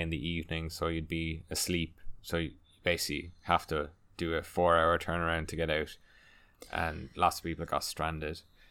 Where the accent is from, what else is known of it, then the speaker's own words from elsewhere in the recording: Ireland; obviously us being Irish, we kind of grew up with a very European focused like cuisine.